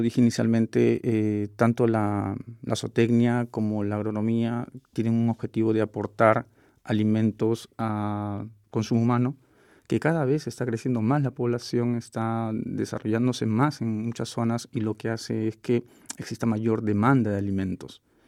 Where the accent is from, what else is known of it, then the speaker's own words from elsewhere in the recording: Peru; allá en mi país, el estudio básicamente estará enfocado en la zona de costa, uh-huh. al norte de la capital, que es Lima.